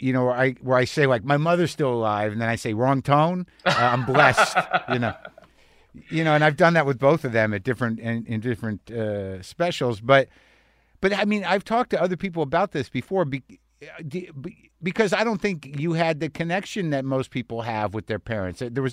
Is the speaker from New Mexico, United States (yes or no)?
yes; New Mexico, United States; born or raised there